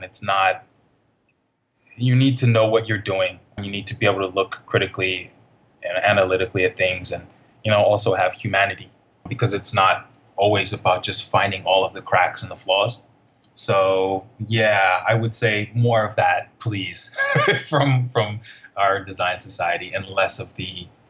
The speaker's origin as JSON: {"language": "English", "country": "Nigeria", "tie": "born or raised there", "said": "It seemed completely normal to me."}